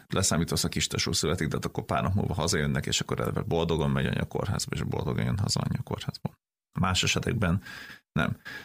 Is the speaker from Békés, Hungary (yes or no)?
yes; Gyula, Békés, Hungary; mi ugye ő is Gyulai, én is Gyulai vagyok